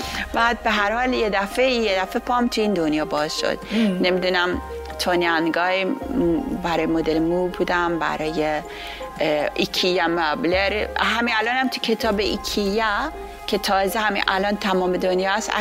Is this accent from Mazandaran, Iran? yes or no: yes; Sari, Mazandaran, Iran; من بچه مازندرانم، متولد شهرستان ساری هستم.